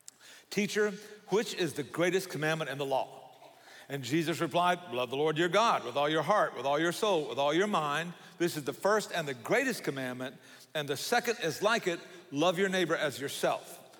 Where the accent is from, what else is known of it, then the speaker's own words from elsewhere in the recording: Savannah, Georgia, United States; accent: Southern; This is not an impediment. This is a Southern accent, okay? I'm from Savannah, Georgia, which is as far south as you can go.